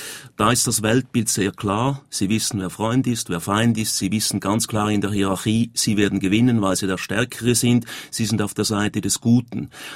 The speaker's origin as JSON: {"language": "German", "country": "Switzerland", "said": "bei uns in der Schweiz"}